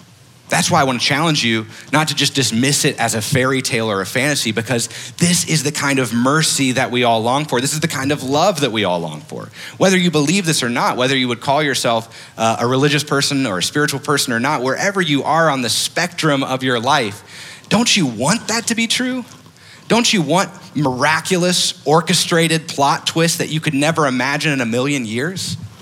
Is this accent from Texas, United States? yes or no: yes; Houston, Texas, United States; And we said, we're from Houston.